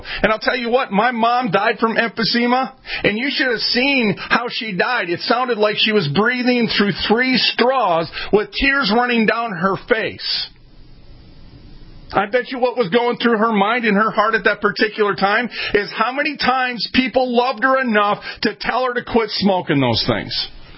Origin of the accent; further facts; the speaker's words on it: Minneapolis, Minnesota, United States; I'm from North Minneapolis.